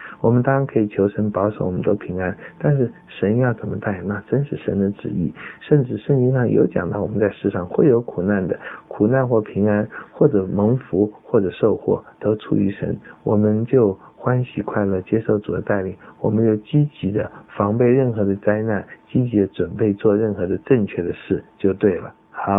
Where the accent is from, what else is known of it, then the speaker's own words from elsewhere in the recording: China; 我们罗马人去拜偶像，我们基督徒中国人祭祖，其他人祭假神偶像